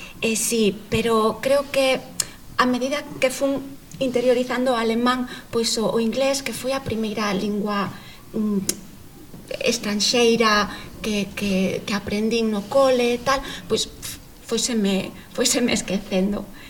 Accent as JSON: {"language": "Galician", "region": "Galicia", "country": "Spain", "first_language": "Galician", "said": "Como galego era a miña lingua, era a lingua coa que eu me identificaba"}